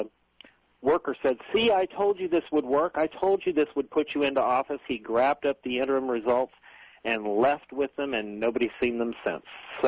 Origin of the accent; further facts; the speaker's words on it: Texas, United States; Well, she's from Ohio, but she's from my home state of Texas, too.